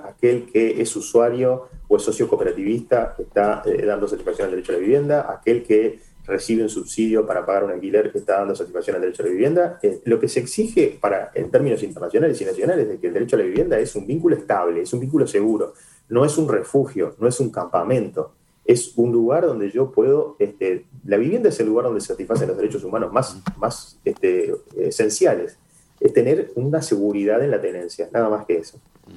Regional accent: Uruguay; Y somos esencialmente uruguayos y por lo tanto prudentes.

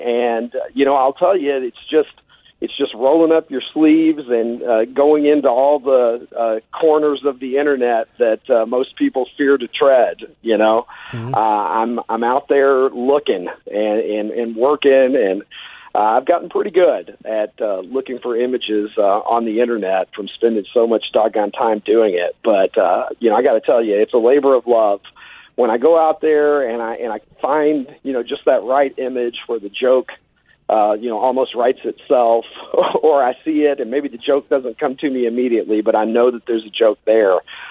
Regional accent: Kentucky, United States; I grew up in Kentucky.

